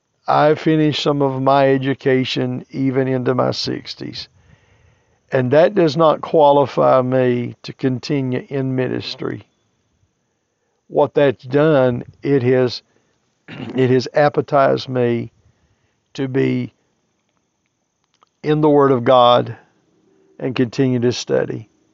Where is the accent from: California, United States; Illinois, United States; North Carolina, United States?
North Carolina, United States; being that I'm from North Carolina, we have several major universities